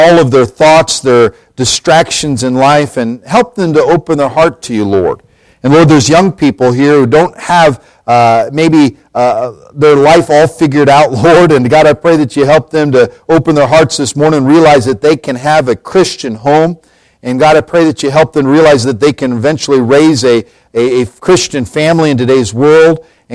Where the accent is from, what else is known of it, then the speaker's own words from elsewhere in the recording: Council Bluffs, Iowa, United States; also born or lived in Colorado; After that, my parents, both of them, at 4 years of age, we moved from Colorado to Iowa, to Council Bluffs, Iowa.